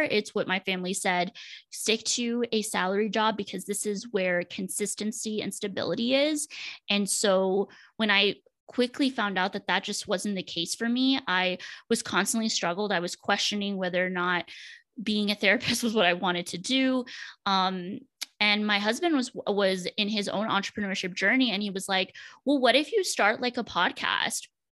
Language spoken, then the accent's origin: English; Laredo, Texas, United States; born there; I was born in Laredo, Texas, which is a border city near Mexico.